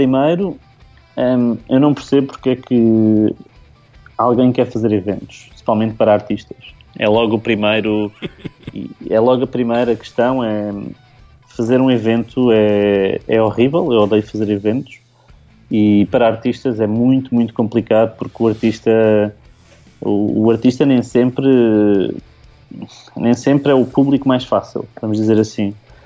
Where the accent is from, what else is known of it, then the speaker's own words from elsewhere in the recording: Setúbal, Portugal; Eu sou de Setúbal, é a grande cidade, é uma das maiores cidades de Portugal, é a minha cidade